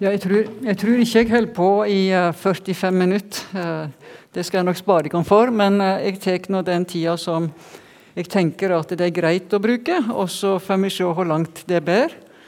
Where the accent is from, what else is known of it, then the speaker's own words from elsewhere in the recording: Treungen, Telemark, Norway; Jeg er opprinnelig fra Treungen i Nisdal kommune. Derav dialekten og målet. Men jeg flyttet ut fra mamma og pappa i 74. Reste til Kvitsund. Jeg var der i 4 år